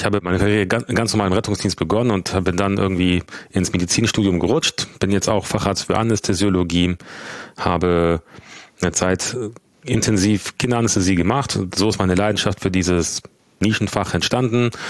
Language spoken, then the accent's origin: German; Kiel, Schleswig-Holstein, Germany; ich komme aus Kiel